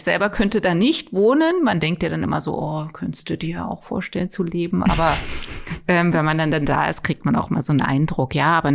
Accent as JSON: {"language": "German", "region": "Berlin", "country": "Germany", "lives_now": "Altmark, Germany", "said": "Ich komme natürlich aus Berlin und fahre da ja auch regelmäßig hin."}